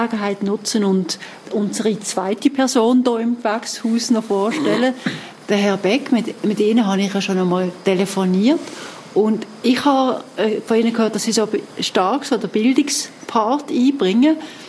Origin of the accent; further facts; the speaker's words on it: Basel, Basel-Stadt, Switzerland; now in Bern, Switzerland; Ich komme jetzt aus Bern oder wohne dort. Ich komme aus Basel.